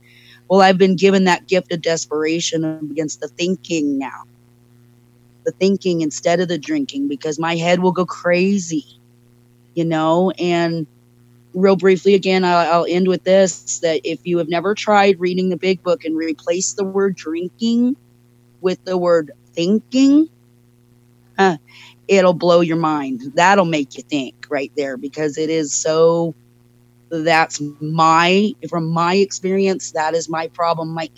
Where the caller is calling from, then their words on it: Lake Tahoe, California, United States; I'm an alcoholic, and I am calling from Lake Tahoe in Northern California, United States.